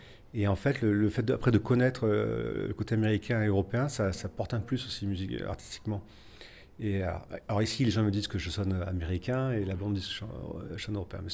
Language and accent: French; Provence-Alpes-Côte d'Azur, France; je suis petit Français qui vient de Provence